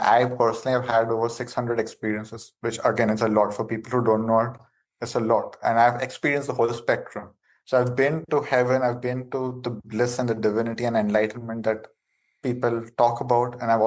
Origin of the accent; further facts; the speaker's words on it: India; accent: Indian; English is a second language; now in Brazil; So I love the fact that I'm an Indian guy, which people might have figured out by my accent. I'm an Indian guy living in the Brazilian jungle doing a talk show on LA radio.